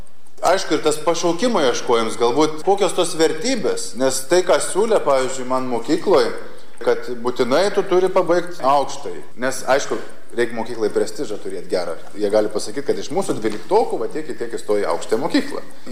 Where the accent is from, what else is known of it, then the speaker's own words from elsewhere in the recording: Šiluva, Kaunas County, Lithuania; Aš esu kilęs iš Šiluvos, iš Šiluvos